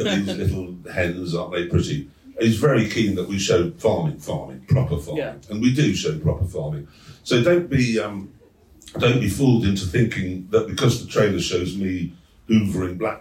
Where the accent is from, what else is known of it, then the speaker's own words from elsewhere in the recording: Yorkshire and the Humber, United Kingdom; I'm from Yorkshire, that sort of thing matters.